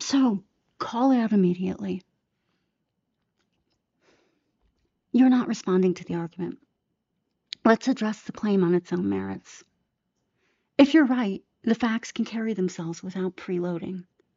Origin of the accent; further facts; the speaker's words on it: Chicago, Illinois, United States; I was born and raised in Chicago